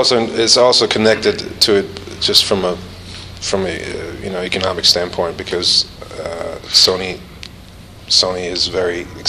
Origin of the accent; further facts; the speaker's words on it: Germany; We grew up in Germany